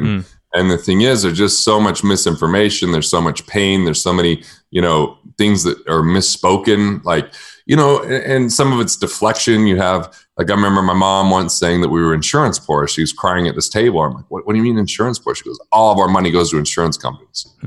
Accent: United States; And before I thought, I'm an American and America's the only country and it's the best.

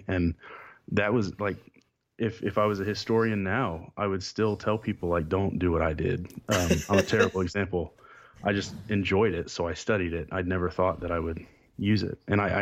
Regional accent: Kansas City, United States; I'm from Kansas City area, so I'm a big Jayhawks fan.

